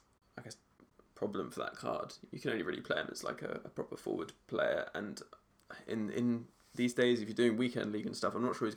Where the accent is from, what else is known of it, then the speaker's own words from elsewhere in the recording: England, United Kingdom; So, so you obviously are American, we're English.